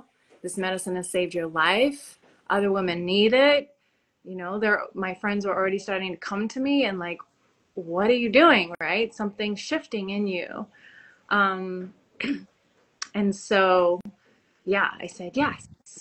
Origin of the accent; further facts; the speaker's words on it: Australia; moved away as an adult; also born or lived in Los Angeles; now in Hawaii, United States; so I am from Australia originally, and I now live in Hawaii, and I came over to first the United States as a 20-something-year-old actress